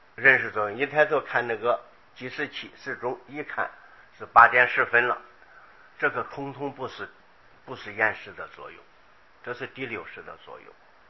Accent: China; 我们中国人以历来的成语五味杂陈，我们说五味，

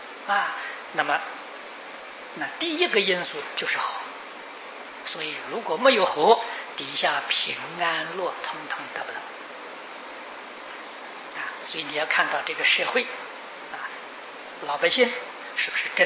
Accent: China; 他这个故宫里面三个最大的建筑物，我们中国人俗话称金銮殿呢。

